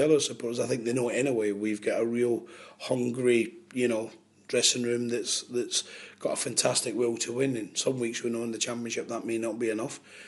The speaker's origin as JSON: {"language": "English", "town": "Glasgow", "region": "Scotland", "country": "United Kingdom", "said": "Now, I'm not from Rother. I've never hidden that. I'm a Glaswegian."}